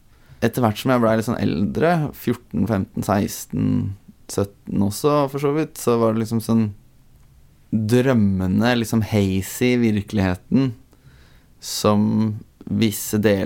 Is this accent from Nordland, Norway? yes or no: no; Drammen, Buskerud, Norway; var egentlig en slags sånn fotballgutt da jeg vokste opp i Drammen.